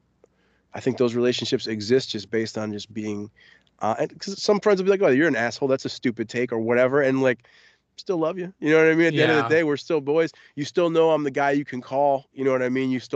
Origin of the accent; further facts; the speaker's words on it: Florida, United States; And I'm from Florida. Like, I'm from South Florida.